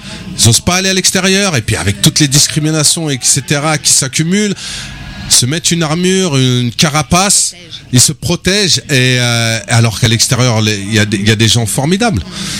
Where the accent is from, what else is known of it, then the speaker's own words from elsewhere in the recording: Mantes-la-Jolie, Île-de-France, France; moi, je suis originaire de Mantes-la-Jolie, j'ai 45 ans. Donc un sacré passif à Mantes.